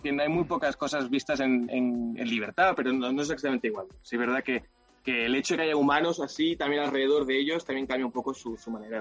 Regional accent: Barcelona, Catalonia, Spain; now in Japan; Soy de Barcelona, sí.

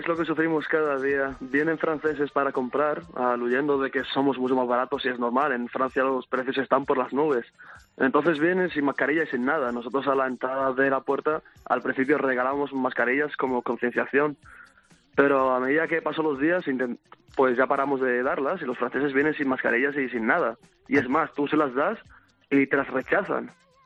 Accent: Seville, Andalusia, Spain; also born or lived in Morocco; Yo soy marroquí, pero me crié en Sevilla. A los 2 meses estaba yo ya en España.

